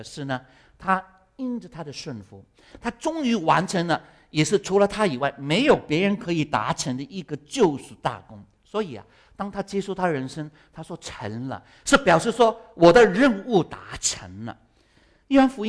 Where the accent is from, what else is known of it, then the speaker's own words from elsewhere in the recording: Guangdong, China; 啊，我们广东人就说，啊，完蛋。